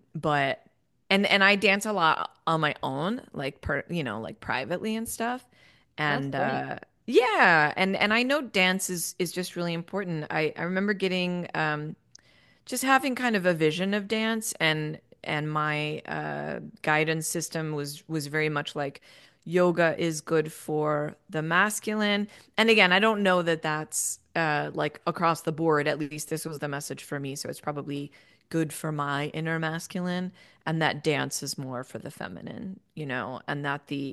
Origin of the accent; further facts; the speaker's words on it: New York, United States; like I grew up in Long Island and there were like really good dancers there.